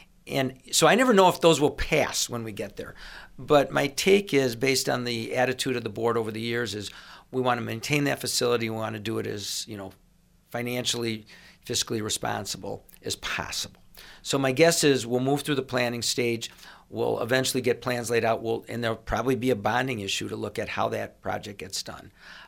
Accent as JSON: {"language": "English", "town": "Chicago", "region": "Illinois", "country": "United States", "tie": "born or raised there", "said": "we saw a heroin problem where I grew up in the Chicago area, as well as LSD."}